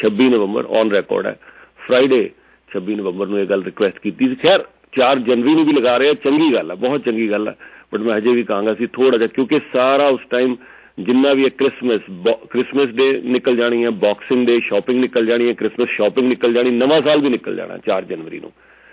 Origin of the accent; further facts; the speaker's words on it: Chandigarh, India; born there; India ਦੇ ਵਿੱਚ ਇੱਕੋ ਹੀ ਸ਼ਹਿਰ ਹੈ ਜਿਹਨੂੰ ਸਿਟੀ ਬਿਊਟੀਫੁਲ ਕਿਹਾ ਜਾਂਦਾ ਹੈ, ਮੇਰਾ ਜਨਮ ਉੱਥੇ ਹੋਇਆ